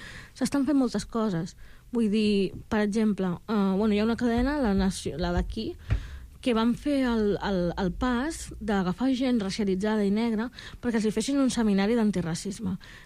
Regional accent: Catalonia, Spain; tinc els ancestres i tot el pes de l'Àfrica en mi. Però clar, també sóc catalana, supercatalana, la pubilla catalana.

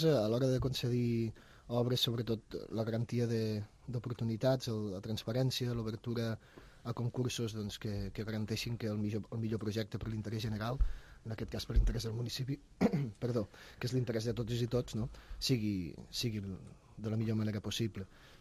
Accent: Castellciutat, Catalonia, Spain; i de Castellciutat, que és el meu poble, pròpiament

